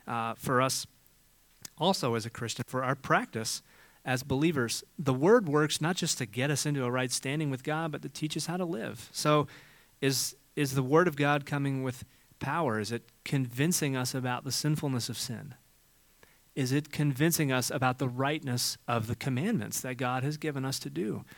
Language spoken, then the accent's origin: English; Cleveland, Ohio, United States; I'm thinking, I'm 35 from Cleveland, you know